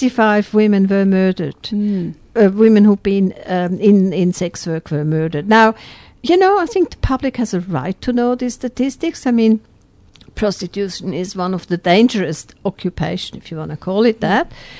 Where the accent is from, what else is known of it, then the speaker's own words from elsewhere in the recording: Switzerland; I'm from Switzerland originally, so there I was kind of really, more of an equality feminist.